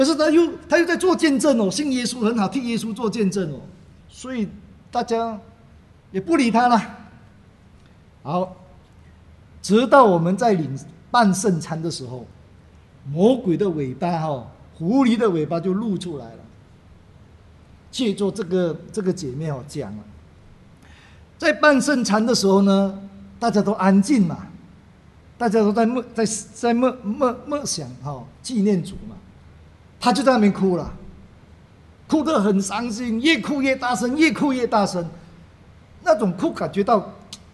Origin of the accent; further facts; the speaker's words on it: China; 我们中国人有一句话说，恨不得吃你的肉啊